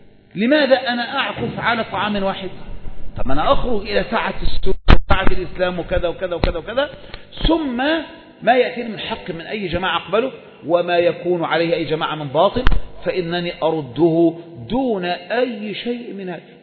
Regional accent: Egypt; طيب إحنا عندنا في مصر ثلث الليل الأخير يبدأ من الساعة واحدة

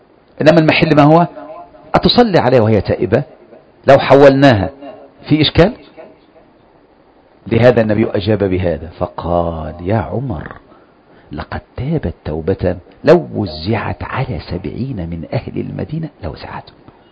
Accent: Egypt

